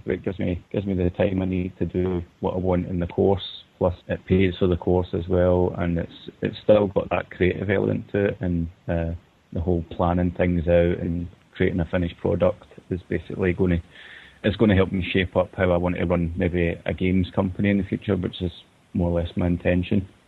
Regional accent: Glasgow, Scotland, United Kingdom; I'm on the art and animation course and I'm from Glasgow in Scotland.

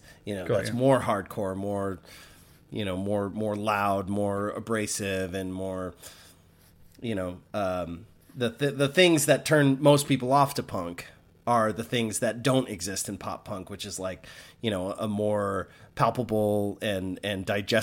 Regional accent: Florida, United States; born there; moved away; also born or lived in New Mexico; I remember I was still living in Florida. I moved from Florida. That's where I was born, in Florida, and I moved to New Mexico in 1995.

